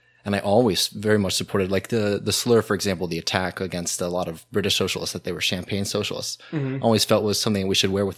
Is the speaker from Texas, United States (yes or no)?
yes; Texas, United States; I'm originally from Texas.